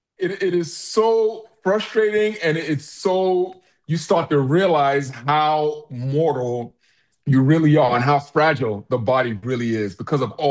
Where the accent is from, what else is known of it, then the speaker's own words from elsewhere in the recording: United Kingdom; also born or lived in Nigeria; I spent the first 7 years of my life here, went to Nigeria, and now I've been back here for a total of 11 years now. We've been here 11 years. So 18 years of my life I've spent here in the United Kingdom. For all intents and purposes, I'm British.